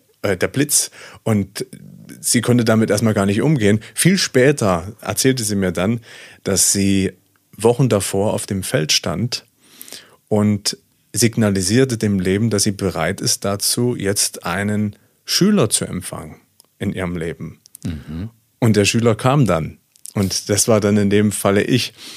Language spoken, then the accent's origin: German; East Germany, Germany; born there; wie du schon sagtest, ich bin in Ostdeutschland geboren. Das ist richtig. Sozusagen in der ehemaligen DDR